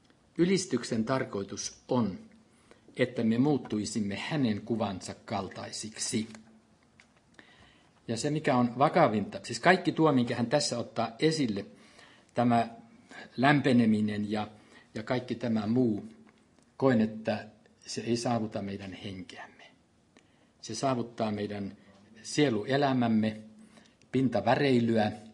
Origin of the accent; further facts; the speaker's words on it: Canada; Itse olen kanadalainen ja Kanadan poikia, ja Toronto tuli tutuksi monella tavalla minulle vuosien varrella